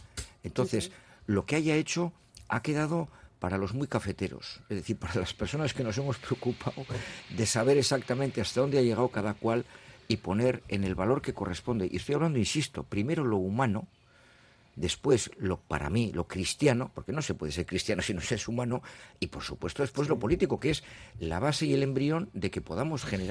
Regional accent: Basque Country, Spain; creo que es algo necesario, conveniente y que nos dignifica como vascos y como personas.

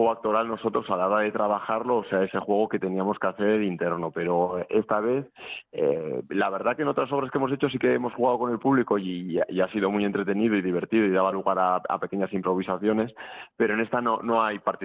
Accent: Bilbao, Basque Country, Spain; now in Madrid, Spain; yo soy de Bilbo, pero ahora vivo en Madrid

